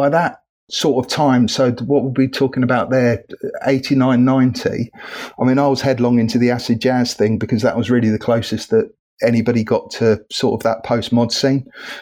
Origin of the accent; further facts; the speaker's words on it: Woking, South East England, United Kingdom; they were my local band because I grew up near Woking.